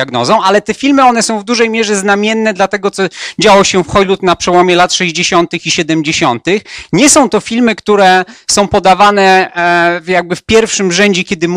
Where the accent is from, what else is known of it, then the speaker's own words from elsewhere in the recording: Łódź, Łódź Voivodeship, Poland; jestem z Łodzi. Jak Państwo wiecie, miasto Meneli, wymarłe i tak dalej.